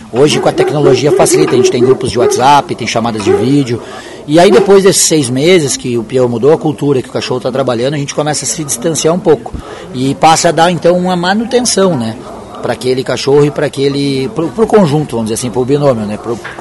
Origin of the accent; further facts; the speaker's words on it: Torres, Rio Grande do Sul, Brazil; nós que somos de Torres